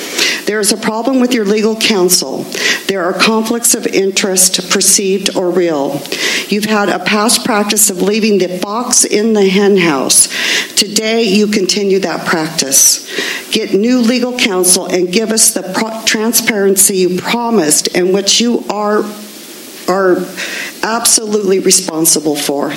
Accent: Grover Beach, California, United States; from Grover Beach.

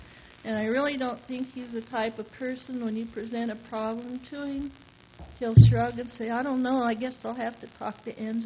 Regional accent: Oceano, California, United States; I'm from Oceano.

